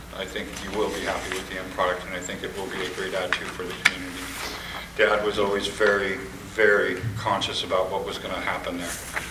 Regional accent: Las Vegas, Nevada, United States; growing up in Las Vegas and coming out here quite often

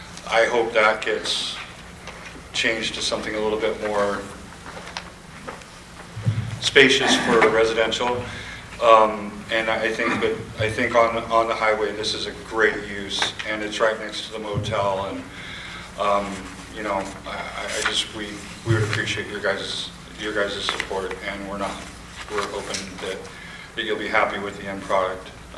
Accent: Las Vegas, Nevada, United States; growing up in Las Vegas and coming out here quite often

